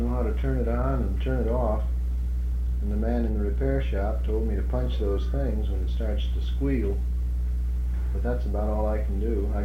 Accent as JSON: {"language": "English", "region": "California", "country": "United States", "tie": "born or raised there", "also_born_or_lived": "Michigan", "said": "Well, I was born in Michigan. I grew up in California. I went into the Army in California."}